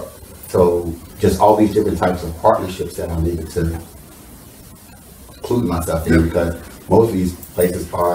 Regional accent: the Carolinas, United States; I grew up in Carolina

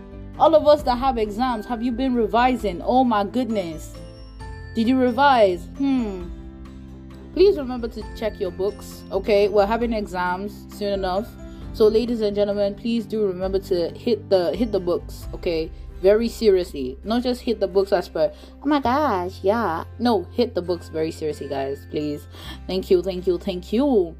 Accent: Nigeria; because I am Nigerian

